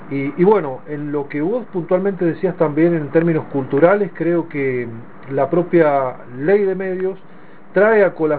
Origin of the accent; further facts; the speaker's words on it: Argentina; más allá de que somos Argentina